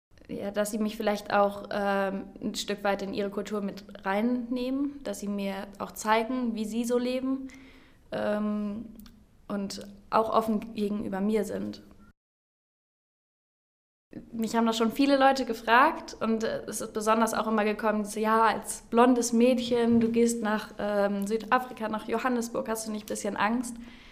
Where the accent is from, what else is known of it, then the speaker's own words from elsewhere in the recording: Aachen, North Rhine-Westphalia, Germany; Ich komme hier aus Aachen und ich gehe nach Südafrika, nach Johannesburg.